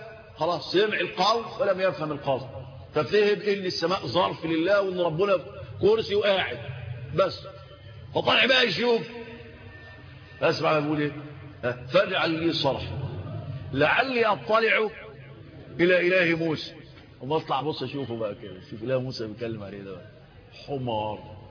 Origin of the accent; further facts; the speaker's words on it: Egypt; في الدلتا عندنا في مصر